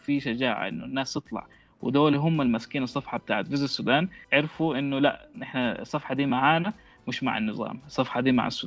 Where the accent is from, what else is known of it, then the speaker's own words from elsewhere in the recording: Riyadh, Riyadh Province, Saudi Arabia; also born or lived in Malaysia; now in Sudan; أنا بالنسبة لي طبعا عشت في السعودية حياتي كلها، كنت في الرياض بتكلم باللهجة السعودية وشوية مصري عشان في البيت، وبعدين رحت ماليزيا وعشت مع شباب سعوديين ويمنيين وبتكلموا لهجة جداوية من السعودية، فاللهجة اتلخبطت كمان.